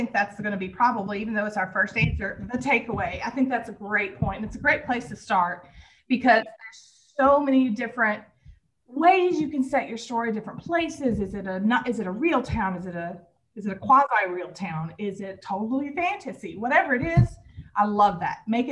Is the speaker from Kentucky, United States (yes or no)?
yes; Kentucky, United States; accent: Southern Kentucky; And everybody has to tolerate my Southern Kentucky accent every week.